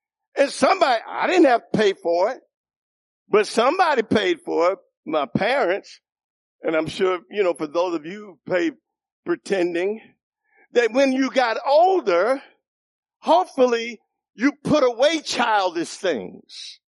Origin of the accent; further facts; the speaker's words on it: New York City, New York, United States; In my culture, I grew up in the Bronx, New York, in Olga.